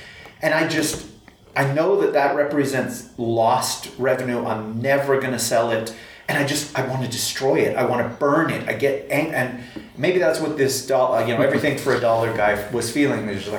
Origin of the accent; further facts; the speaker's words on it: Midwest, United States; excuse me, I grew up in the Midwest. What is middle school?